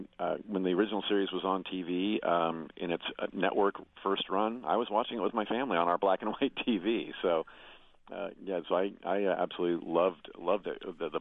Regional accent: Indianapolis, Indiana, United States; my hometown.

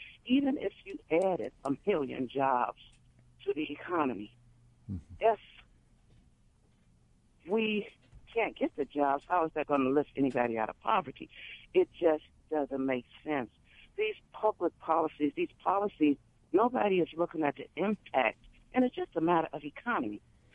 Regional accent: Chicago, Illinois, United States; now in Indiana, United States; I came from Chicago. I was considered the middle class. I was considered the middle class, making over $50,000. Then I came to Indiana with a wage of $11.50 an hour

